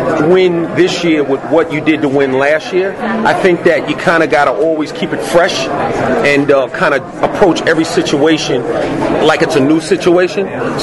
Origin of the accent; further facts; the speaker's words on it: New York City, New York, United States; And I'm from New York, from New York City.